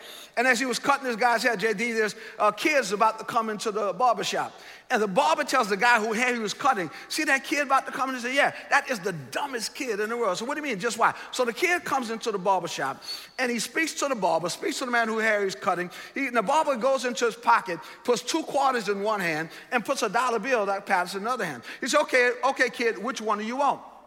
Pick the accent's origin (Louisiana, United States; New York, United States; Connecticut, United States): Louisiana, United States; New Orleans; I recommend Popeyes since I'm from New Orleans.